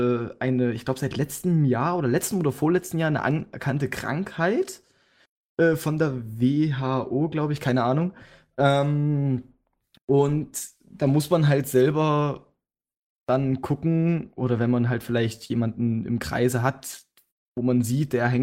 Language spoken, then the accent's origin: German; Saxony, Germany; accent: Saxon; Also, ich spreche Sächsisch. Sollte schon genug sein.